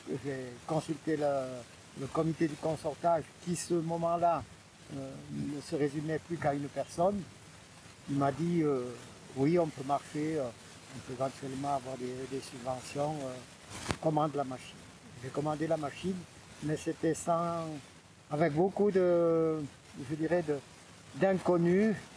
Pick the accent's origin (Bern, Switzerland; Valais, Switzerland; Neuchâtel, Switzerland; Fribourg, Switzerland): Valais, Switzerland; elle m'a suivi en tant que bon valaisan et un peu macho